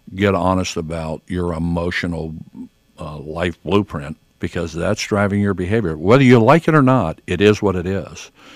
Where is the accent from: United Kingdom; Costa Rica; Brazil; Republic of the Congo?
Brazil; I grew up in Brazil.